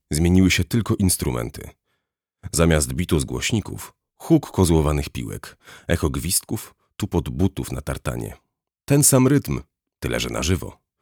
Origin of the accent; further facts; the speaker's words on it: Łódź, Łódź Voivodeship, Poland; Urodziłem się i wychowałem na Bałutach. Największej i najtwardszej dzielnicy Łodzi.